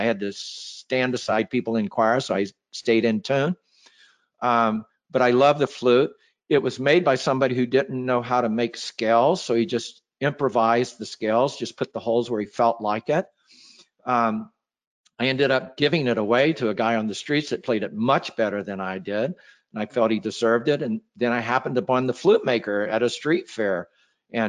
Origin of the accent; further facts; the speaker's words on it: Dallas, Texas, United States; I was born in East Texas and grew up in Dallas.